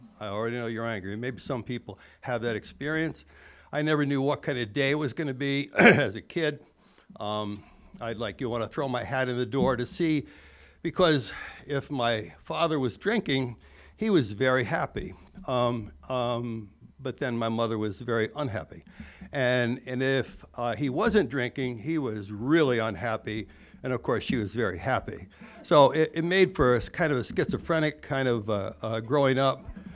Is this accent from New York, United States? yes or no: yes; New York, United States; And I played sports, I grew up in New York, and you could, at the time, you could drink legally when you're 18.